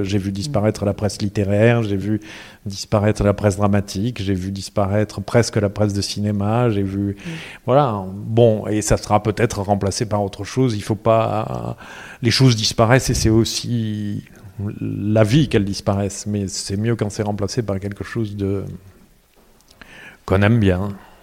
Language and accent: French; south of France, France; moi je venais du Midi où c'était de l'art roman pur, simple, sans chichi